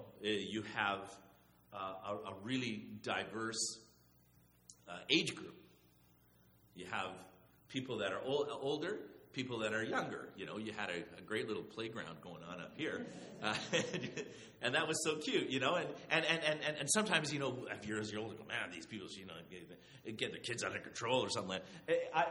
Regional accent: Chile; Where I grew up in South America, in Chile, for years outside of our home, there were no lights out on the streets, and it was very dark always.

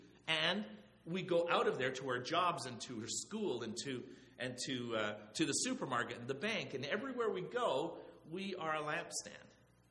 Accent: Chile; Where I grew up in South America, in Chile, for years outside of our home, there were no lights out on the streets, and it was very dark always.

